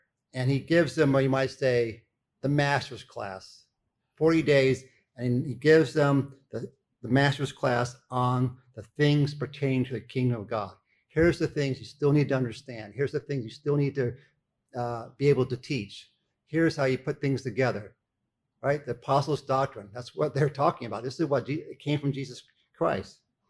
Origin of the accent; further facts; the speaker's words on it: the South, United States; I grew up in the South